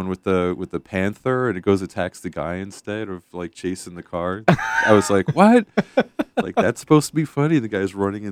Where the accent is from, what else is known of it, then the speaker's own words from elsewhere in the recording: New York, United States; I am from New York originally, so I was conflicted.